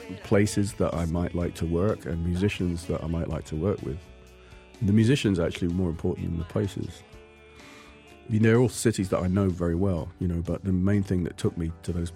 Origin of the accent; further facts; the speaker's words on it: Portsmouth, South East England, United Kingdom; my hometown, which is Portsmouth on the south coast of England.